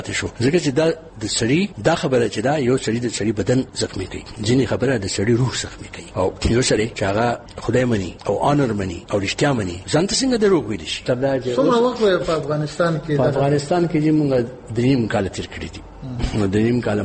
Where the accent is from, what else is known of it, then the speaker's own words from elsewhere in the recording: Pakistan; زه مخکې پښتون یم بیا پاکستاني یم بیا مسلمان یم